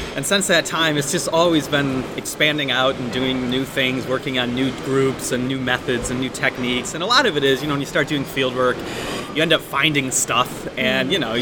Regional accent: Chicago, Illinois, United States; now in United Kingdom; I'm working on the Scottish accent, but I'm from the U.S. I grew up around Chicago. And did an undergrad degree in Chicago.

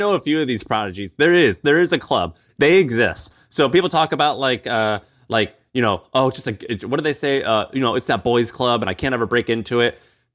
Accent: St. Louis, Missouri, United States; He's from my hometown. He's from St. Louis, where I'm from.

